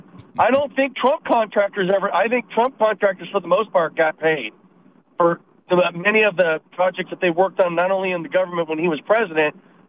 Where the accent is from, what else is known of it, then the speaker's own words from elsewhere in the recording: California, United States; We did learn the Constitution when we were growing up in California, but not anymore.